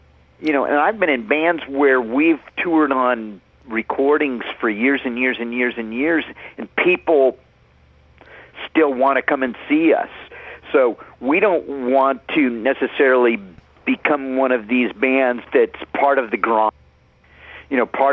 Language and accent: English; California, United States; We come from Southern California.